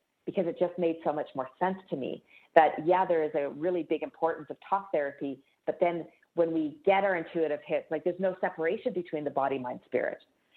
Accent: Calgary, Alberta, Canada; the city that I grew up in Calgary.

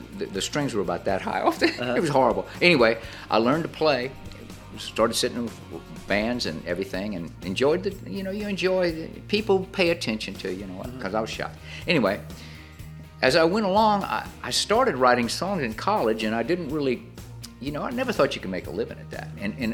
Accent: Biloxi, Mississippi, United States; I was from Biloxi, Mississippi.

